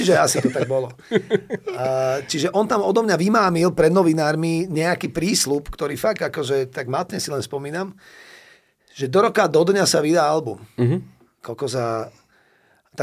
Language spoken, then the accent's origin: Slovak; Bratislava, Bratislava Region, Slovakia; chceli sa mlátiť do Banskej Bystrice, lebo sme z Bratislavy